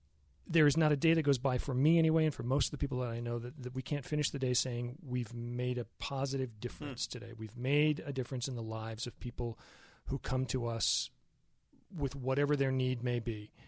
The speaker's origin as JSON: {"language": "English", "town": "San Diego", "region": "California", "country": "United States", "tie": "born or raised there", "lives_now": "Idaho, United States", "said": "I grew up in San Diego."}